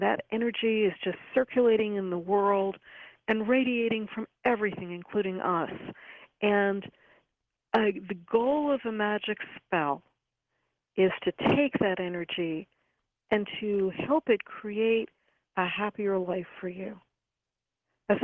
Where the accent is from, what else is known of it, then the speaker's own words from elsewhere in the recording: New York, United States; or, you know, I'm from New York, so Tony